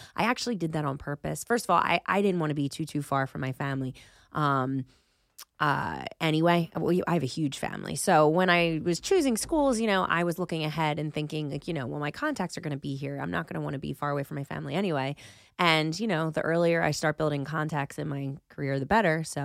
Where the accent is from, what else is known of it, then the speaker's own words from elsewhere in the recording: New Jersey, United States; So anyway, so I grew up in South Jersey, and I have a lot of family still in Philly.